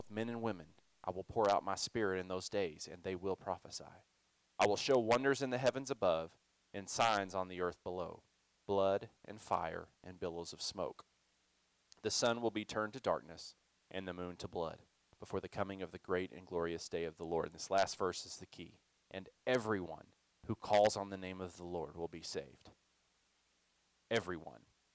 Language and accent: English; Amarillo, Texas, United States; I grew up here in Amarillo and at a conservative Baptist church with my granddad as the pastor.